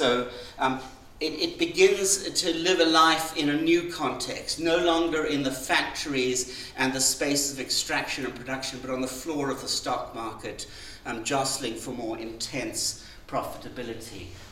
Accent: South Africa; For me, being South African, I tend to think of this in terms

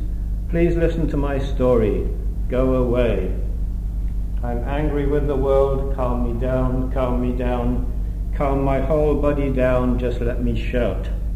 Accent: Aberystwyth, Wales, United Kingdom; and since I grew up in Aberystwyth, on a clear day you can see Bardsey.

